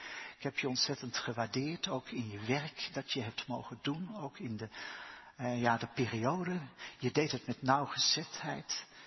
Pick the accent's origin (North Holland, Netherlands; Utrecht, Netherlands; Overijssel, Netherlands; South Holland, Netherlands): Overijssel, Netherlands; Genemuiden; Ik kwam uit Genemuiden, dus ik wist ook allemaal wat van Zwolle af en dergelijke.